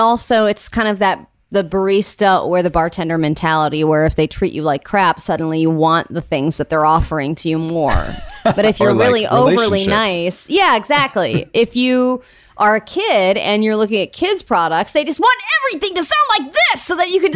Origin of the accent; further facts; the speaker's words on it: Georgia, United States; She might be from my hometown in Georgia.